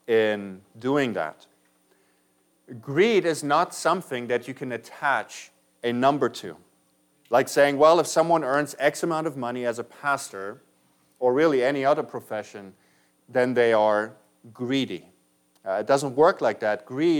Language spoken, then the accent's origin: English; Halle, Saxony-Anhalt, Germany; which is a city in Germany where he went to university, also my hometown